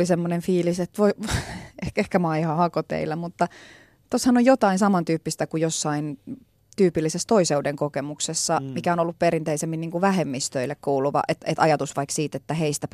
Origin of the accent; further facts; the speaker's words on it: Kuusankoski, Kymenlaakso, Finland; born there; first language Finnish; mä oon syntynyt Kuusankoskella. Mm. Mun ainut äidinkieli on suomi tavallaan.